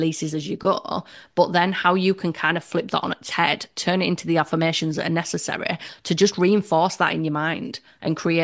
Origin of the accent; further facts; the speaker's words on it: Leeds, Yorkshire and the Humber, United Kingdom; I grew up in Leeds